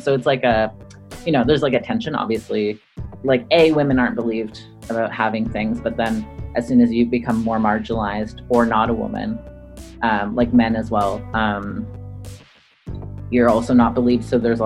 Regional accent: Lebanon; moved away; when I moved here from Lebanon, if I wanted to call my friends, it was like on a calling card and they were expensive

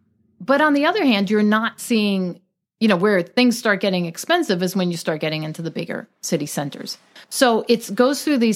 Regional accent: Long Island, New York, United States; we used to have them growing up on Long Island.

